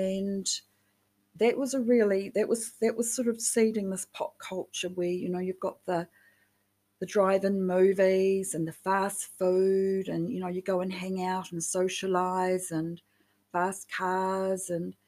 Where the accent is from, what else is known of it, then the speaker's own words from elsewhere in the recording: New Zealand; it's one thing for me to be growing up as a Kiwi down here in the Southern Hemisphere and in the land of the long white cloud